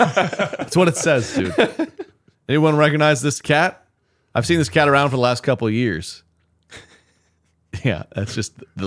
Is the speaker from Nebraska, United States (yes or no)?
yes; Nebraska, United States; I was born and raised in Nebraska.